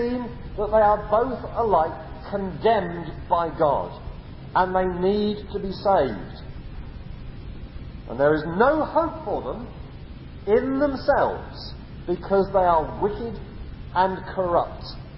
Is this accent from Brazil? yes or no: no; England, United Kingdom; I'm English, and being English, I've been brought up in a Christian country because this is a Christian country